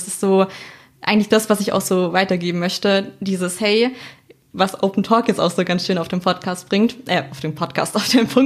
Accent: Baden-Württemberg, Germany; Ich bin 21 Jahre alt. Ich komme aus dem schönen Schwarzwald-Wahlkreis bei Donaueschingen.

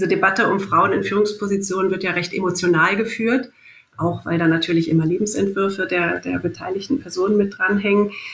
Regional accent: Germany; ich bin Deutsche

